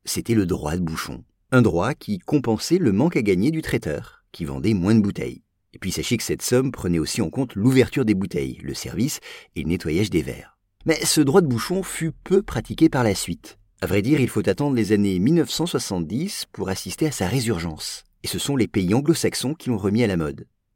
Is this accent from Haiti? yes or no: no; France; Chez nous en France, vous le savez